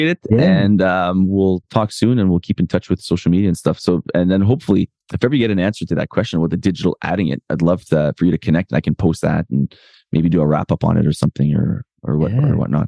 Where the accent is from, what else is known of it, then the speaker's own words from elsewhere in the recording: Canada; so I'm French Canadian, married a local French Canadian girl